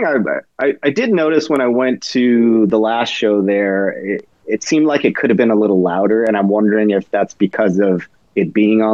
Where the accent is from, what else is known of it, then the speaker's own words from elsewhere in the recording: San Diego, California, United States; I grew up in San Diego and I had never been there until I moved back recently.